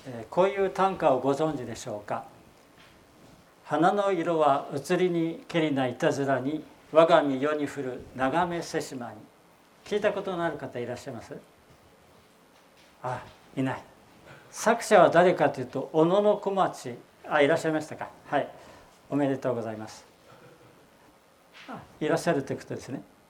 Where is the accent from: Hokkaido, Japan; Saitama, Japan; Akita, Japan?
Akita, Japan; 私も秋田出身なので少しだけそのことを注目して聞いていましたけれども